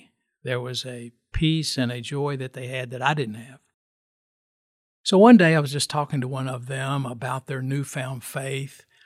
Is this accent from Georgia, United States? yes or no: no; Lexington, Kentucky, United States; And I grew up on Cassidy Avenue, which many of your listeners will know, but it's near Morton School and Cassidy Elementary. And at that time, this may be of interest, Cooper Drive was the end of Lexington.